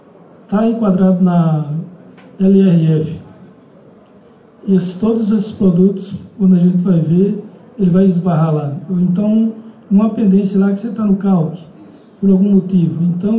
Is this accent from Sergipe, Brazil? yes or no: yes; Sergipe, Brazil; eu sou do município de Ploapiá, Sergipe